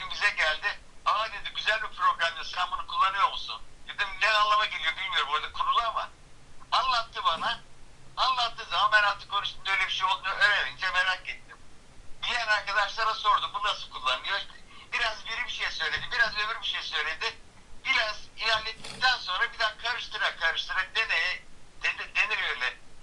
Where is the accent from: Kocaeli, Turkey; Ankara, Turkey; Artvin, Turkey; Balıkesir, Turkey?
Balıkesir, Turkey; Bandırma; Sonra oradan Bandırma'ya geldim. Asıl memleketim burası, buraya geldim.